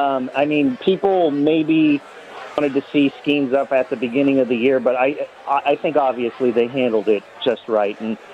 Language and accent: English; Ohio, United States; Now, I grew up in Northeast Ohio